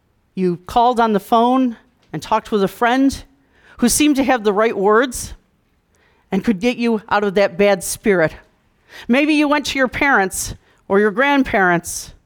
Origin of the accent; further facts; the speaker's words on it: New York, United States; I am from New York.